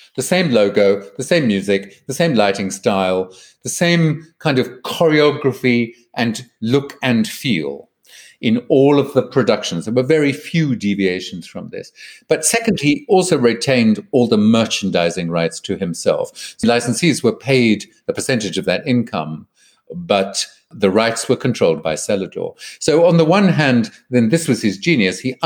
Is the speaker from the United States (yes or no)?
no; Netherlands; English is a second language; By the way, that show had probably been on air at least 3 years in my home country because it needed to have an established identity. So it's, my show's been on air for 3 years in Holland.